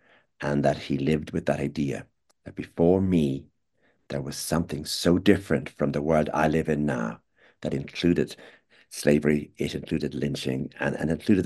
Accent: Ireland; I'm not just a white guy. I'm an Irish guy. I don't live in America even.

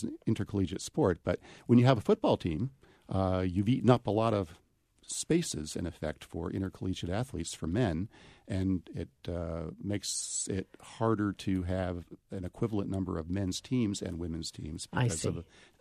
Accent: Syracuse, New York, United States; I grew up in Syracuse and watched Jim Brown play lacrosse and football

